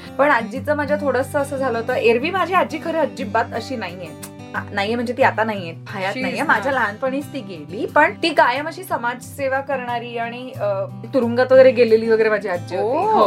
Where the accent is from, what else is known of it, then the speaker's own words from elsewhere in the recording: Mumbai, Maharashtra, India; मी दादरच्या चाळीत वाढले आणि आमची चाळ अशी यू शेप मध्ये होती